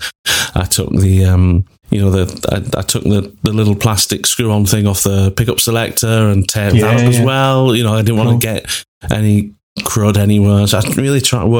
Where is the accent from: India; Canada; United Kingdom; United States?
United Kingdom; North West England; like I'm now at the point where I've spent the majority of my life down south rather than, you know, my home town from up north, you know, from near Manchester.